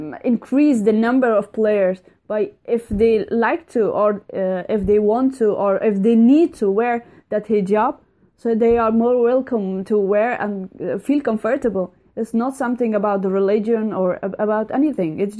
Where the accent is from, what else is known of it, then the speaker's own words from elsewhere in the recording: Afghanistan; now in Denmark; even though I'm away from Afghanistan, but I'm still involved in women's development and especially in sports and football in Afghanistan